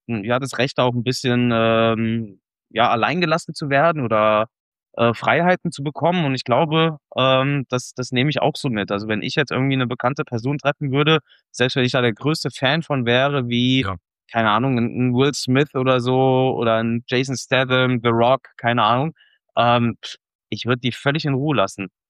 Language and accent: German; Wetzlar, Hesse, Germany; Aber groß geworden bin ich hier in Wetzlar.